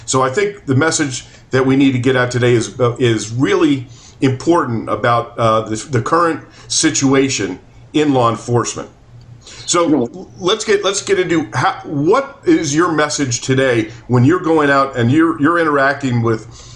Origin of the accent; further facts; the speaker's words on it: United States; I never thought I would say this as an American, but I'm ashamed.